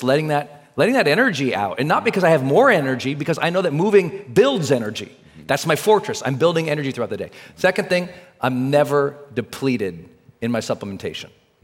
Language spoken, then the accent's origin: English; Montana, United States; I'm from Montana, so there's food everywhere.